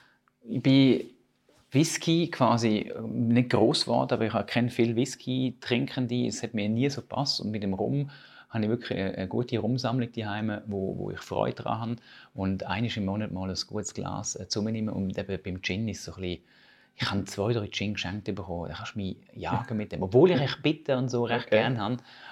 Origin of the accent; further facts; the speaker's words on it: Germany; now in Switzerland; mein Schweizerdeutsch ist ja nicht perfekt. Und das hat einen ganz bestimmten Grund. Ich bin im Deutschen aufgewachsen. Ich bin eigentlich Deutscher. Ich habe mittlerweile einen Schweizer Pass, für alle, die es wissen. Ich bin Papierli-Schweizer.